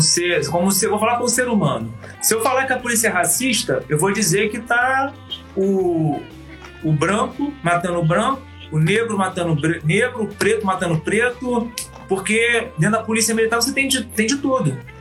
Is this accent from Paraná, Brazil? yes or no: no; Rio de Janeiro, Brazil; eu sou nascido e criado no Complexo da Maré.